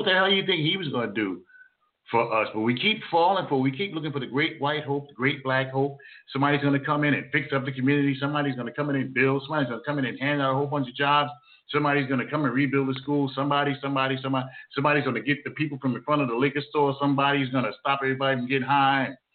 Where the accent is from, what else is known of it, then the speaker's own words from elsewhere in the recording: Jersey City, New Jersey, United States; I grew up in Jersey City, New Jersey, not far away from where I am right now.